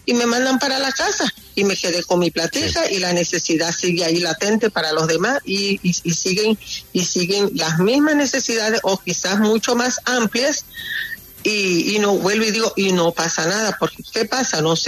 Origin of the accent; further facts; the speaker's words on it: Colombia; como ciudadanos colombianos al cual tenemos derecho